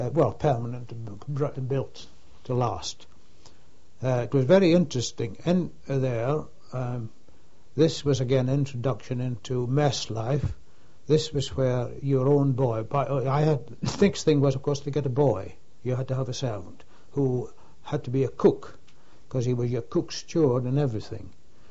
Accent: Scotland, United Kingdom; to me, being a Scot, of course, again, in my school days, we had learned a little bit about

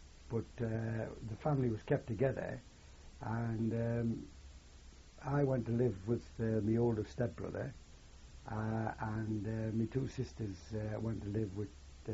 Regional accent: Spennymoor, North East England, United Kingdom; born there; On the 18th of June 1927, and I was born in Oxford Street in Spennymoor in County Durham.

